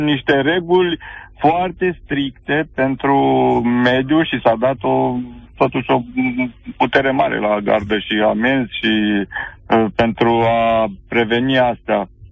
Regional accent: Gorj County, Romania; Sunt din Gorj.

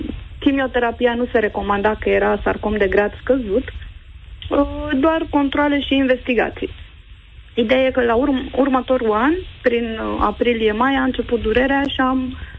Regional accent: Bucharest, Romania; sunt din București și am acum 46 de ani.

